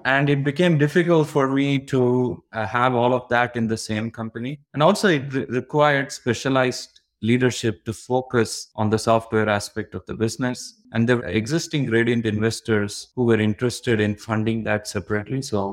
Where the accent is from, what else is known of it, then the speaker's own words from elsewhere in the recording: South India, India; I'm from South India. For me, there's no better place than Chennai in the world for all its flaws.